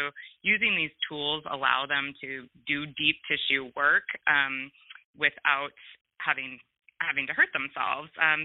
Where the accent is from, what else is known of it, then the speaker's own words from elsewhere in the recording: Portland, Oregon, United States; like I'm from Portland, Oregon, our rent is really high.